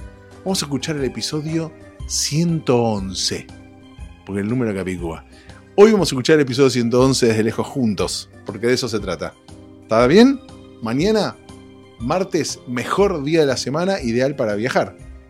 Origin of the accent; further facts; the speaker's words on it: Argentina; now in United States; Mi país de origen, Argentina, está en el Mundial, pero mi país de adopción, donde estoy ahora por este tiempo, no clasificó a Estados Unidos